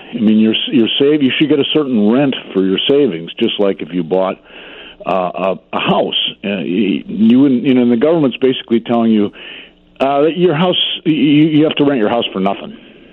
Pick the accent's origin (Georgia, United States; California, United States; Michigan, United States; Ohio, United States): Ohio, United States; Toledo; I grew up in Toledo, Ohio, and I grew up, you know, in a city neighborhood.